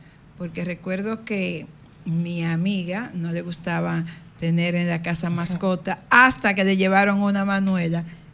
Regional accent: Dominican Republic; que no somos ni de allá ni de acá, que somos de aquí, que somos dominicanos, que nos sentimos orgullosos de esa bandera tricolor

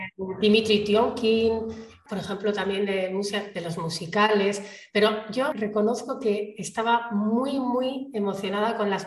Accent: Bilbao, Basque Country, Spain; yo nací en Bilbao. Bilbao pues es una ciudad pues en el norte, en el País Vasco, es una ciudad bastante potente económicamente.

